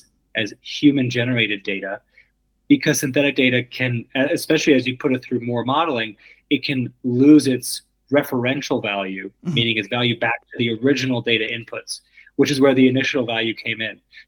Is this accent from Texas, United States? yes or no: no; Colorado, United States; in my home state of Colorado, we have a Colorado Privacy Act.